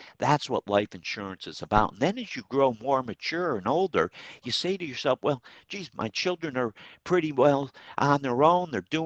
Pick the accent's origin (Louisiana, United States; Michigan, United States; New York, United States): New York, United States; Troy; We have Paul in Troy, my hometown.